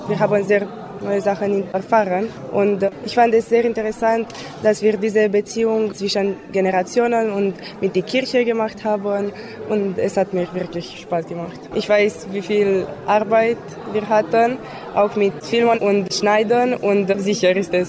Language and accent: German; Brașov, Brașov County, Romania; ich bin aus Kronstadt